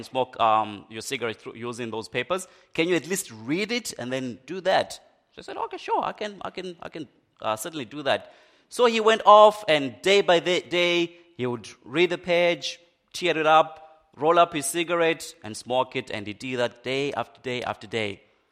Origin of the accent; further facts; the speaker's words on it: Zimbabwe; my native country of Zimbabwe. Many of you know that I'm originally from Zimbabwe